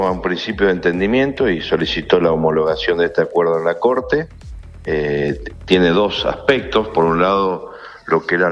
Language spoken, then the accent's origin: Spanish; Santa Fe, Argentina; no teníamos por qué financiar la AFIP como santafesino o el Estado santafesino